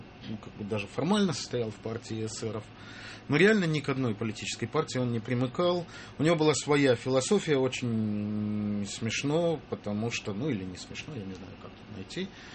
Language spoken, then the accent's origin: Russian; Belarus; я сам из Беларуси